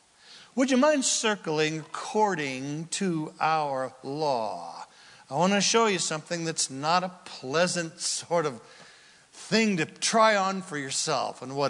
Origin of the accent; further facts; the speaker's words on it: United States; I sure would be. After all, I'm American. We deserve jurisprudence.